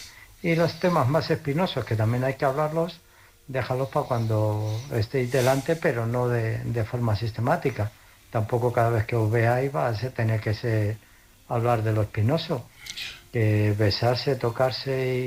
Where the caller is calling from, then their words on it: Illescas, Castilla-La Mancha, Spain; de Illescas.